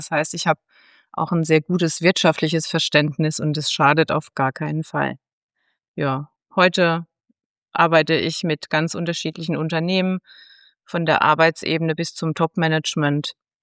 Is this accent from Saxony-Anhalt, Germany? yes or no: no; Rhineland-Palatinate, Germany; hast du schon gesagt. Ich bin ein Pfälzer Kind. Ich wohne in der Pfalz an der schönen Weinstraße.